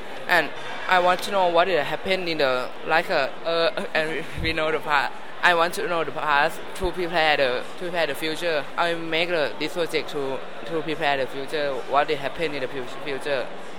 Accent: Thailand; English is a second language; I'm from Thailand.

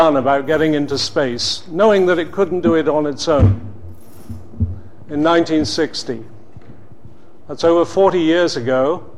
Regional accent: England, United Kingdom; It's entertaining for me as an Englishman that in 1960

